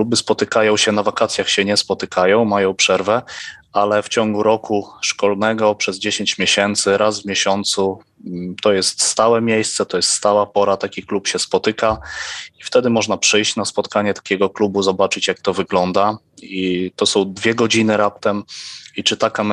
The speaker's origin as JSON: {"language": "Polish", "town": "Zamość", "region": "Lublin Voivodeship", "country": "Poland", "tie": "born or raised there", "said": "ja akurat pochodzę z Zamościa, więc w Zamościu, moim rodzinnym mieście, też jest ojcowski klub"}